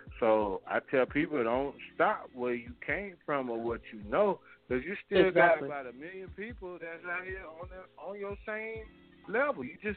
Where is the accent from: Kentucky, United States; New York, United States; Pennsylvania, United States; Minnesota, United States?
New York, United States; New York City; I was raised in Harlem and the Bronx, and we all know that hip hop started at in the Bronx.